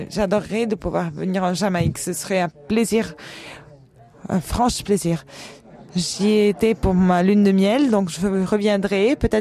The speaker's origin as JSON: {"language": "French", "town": "Beirut", "region": "Beirut Governorate", "country": "Lebanon", "tie": "born or raised there", "said": "moi, j'ai grandi à Beyrouth pendant un bon moment"}